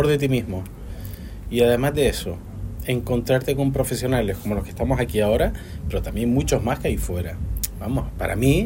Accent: Spain; y somos todos españoles, ¿no?

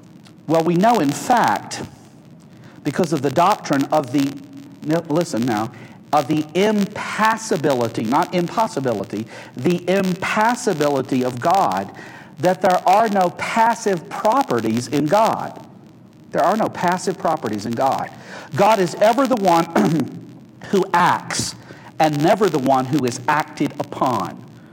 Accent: Chicago, Illinois, United States; I'm from Chicago.

